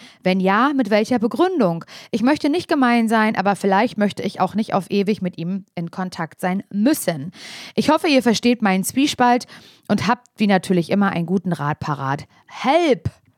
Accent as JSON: {"language": "German", "region": "East Germany", "country": "Germany", "said": "Ich komme aus Ost-Germany, aus Eastern Germany, aus Ostdeutschland."}